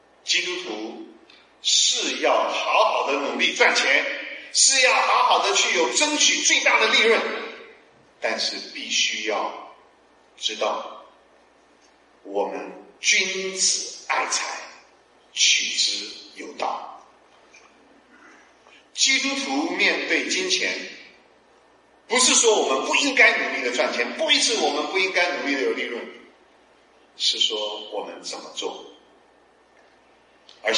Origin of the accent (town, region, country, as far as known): China